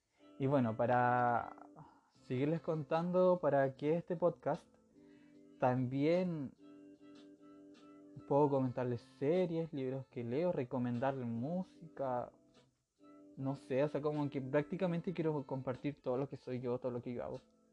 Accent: Los Lagos, Chile; born there; now in Nancagua, Chile; soy chileno, nací en el sur de Chile, en Chiloé, en el archipiélago de Chiloé, la mítica, mítica isla, o sea, archipiélago de Chiloé, muy hermoso, por cierto, pero no vivo ahí, no vivo en Chiloé

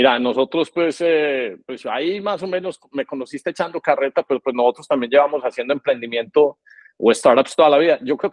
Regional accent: Cali, Valle del Cauca, Colombia; accent: caleño; a nosotros también se nos sale el caleño, weón, de vez en cuando.

